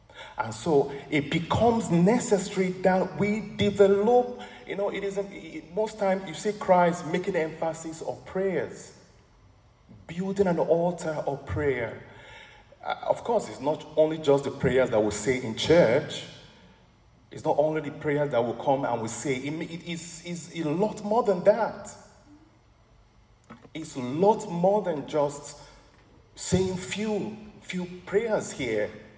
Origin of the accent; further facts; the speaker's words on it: Benin City, Edo, Nigeria; When I was growing up in Benin City, in Nigeria, many families that lived beside us, they had small shrines.